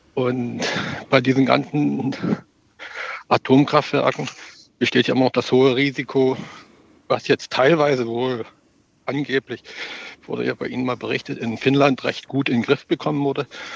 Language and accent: German; Dresden, Saxony, Germany; ich komme früher aus Dresden, Sächsischen Schweiz